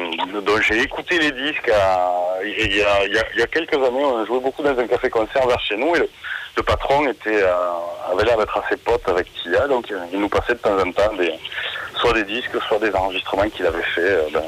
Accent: Béziers, Occitanie, France; chez nous, à Béziers

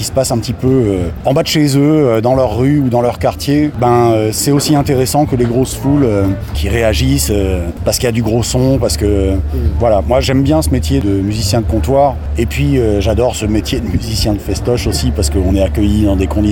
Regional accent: Provence-Alpes-Côte d'Azur, France; parce que j'ai grandi en Provence, moi, et je l'ai beaucoup vu en concert.

